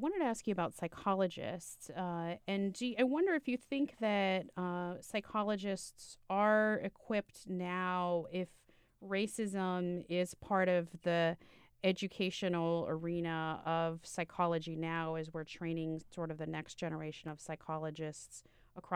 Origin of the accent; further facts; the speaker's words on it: Miami, Florida, United States; I grew up in Miami, which is kind of the South and kind of not in a lot of weird ways.